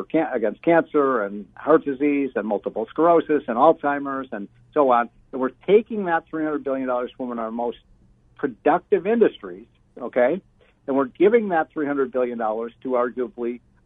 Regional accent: Chicago, Illinois, United States; I'm from Chicago, Seth.

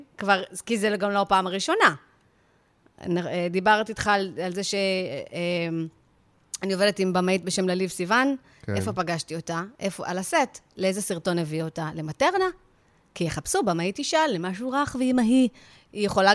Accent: Yavne, Central District, Israel; אני מיבנה נשמה

